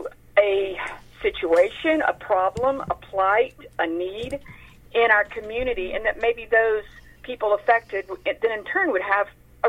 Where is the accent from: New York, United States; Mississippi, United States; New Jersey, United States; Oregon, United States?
Mississippi, United States; Greenwood; two of which actually are from my hometown of Greenwood, Mississippi.